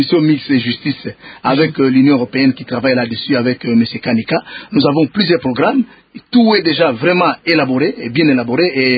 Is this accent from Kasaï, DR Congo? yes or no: no; Beni, North Kivu, DR Congo; Moi, je viens de Béni, j'étais à Béni.